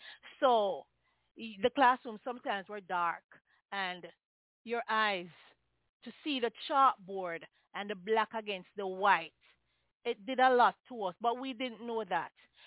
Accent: Jamaica; Growing up in Jamaica, then it was cool. It was nice. It was safe.

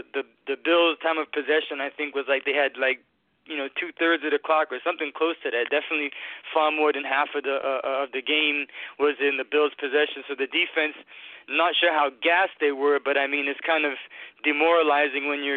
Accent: New Bedford, Massachusetts, United States; now in Tampa, United States; I live in Tampa now. I'm originally from New Bedford, like I mentioned last time.

